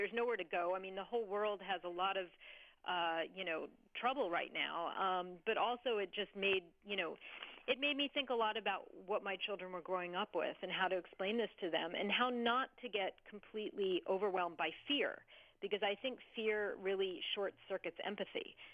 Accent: New York City, New York, United States; when I was in New York during 9/11, I'm a New Yorker, and I, you know, I knew the NYPD and I knew the fire department.

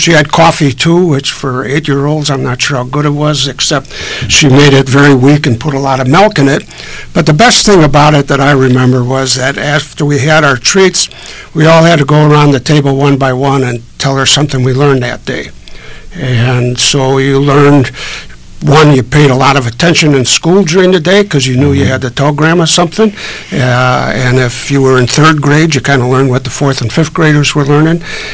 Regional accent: Chicago, Illinois, United States; We were born and raised in Chicago.

